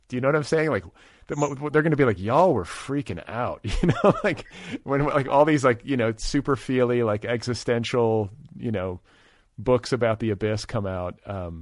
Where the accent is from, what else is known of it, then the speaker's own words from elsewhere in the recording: Midwest, United States; It was like I grew up in the Midwest, and so like that was like culture to me.